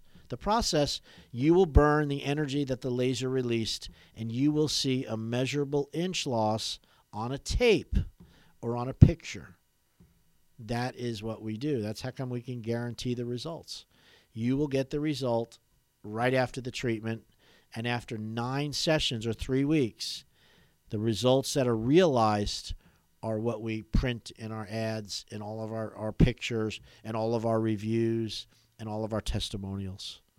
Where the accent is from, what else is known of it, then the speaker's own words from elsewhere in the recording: New York, United States; I'm from New York, Long Island Railroad.